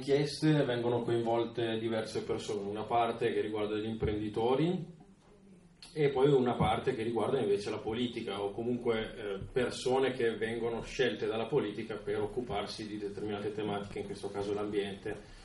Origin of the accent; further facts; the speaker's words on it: Trentino-Alto Adige, Italy; questo almeno io lo vedo da Trentino